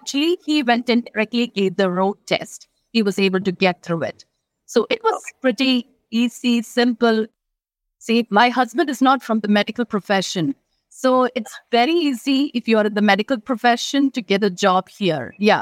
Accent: India; moved away as an adult; also born or lived in United Arab Emirates; now in Florida, United States; I'm from India. I graduated as a BSN from India. I worked there for a couple of years and then we moved to Middle East. I worked in Dubai and Abu Dhabi for about 22 years. And we moved to Florida as a family, I think March 2020.

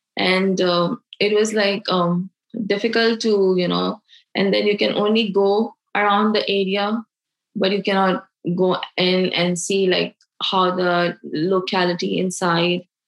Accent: Pakistan; I am from Pakistan

